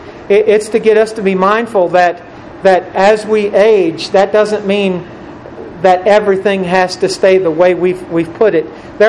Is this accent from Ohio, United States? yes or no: yes; Steubenville, Ohio, United States; I remember growing up in Steubenville, Ohio. I lived in a neighborhood that was predominantly a black neighborhood.